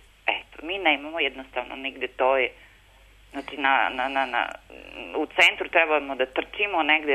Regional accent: Subotica, Vojvodina, Serbia; Kod nas u Subotici jedino je pozorište koje imamo

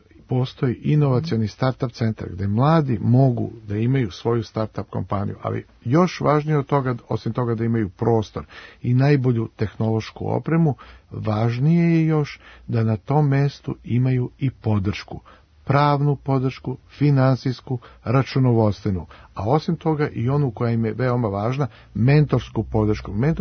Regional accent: Serbia; ne samo kod nas u Srbiji, nego u celoj Evropi

